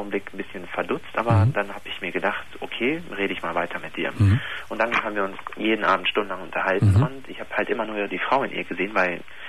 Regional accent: North Rhine-Westphalia, Germany; ich komme hier aus Nordrhein-Westfalen

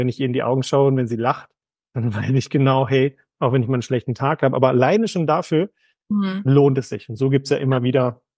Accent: Hagen, North Rhine-Westphalia, Germany; born there; moved away as an adult; ich bin gebürtig aus NRW Hagen, bin ich an Bodensee gezogen

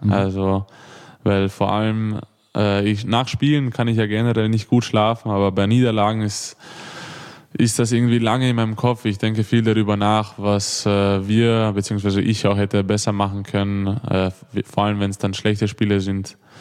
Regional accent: Vienna, Austria; born there; Ich bin ja eigentlich in Wien geboren

